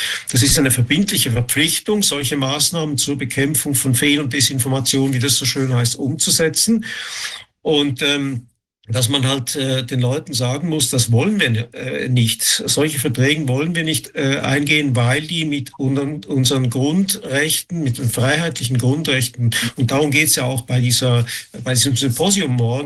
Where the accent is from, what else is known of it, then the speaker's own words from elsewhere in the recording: Switzerland; das ist sicher auch bei uns in der Schweiz, wie auch in Deutschland.